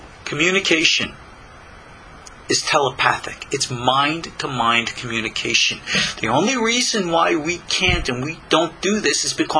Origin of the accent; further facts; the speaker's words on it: Long Island, New York, United States; Just a regular, simple little guy who came from Long Island. See, I could still remember my old accent from when I was a boy.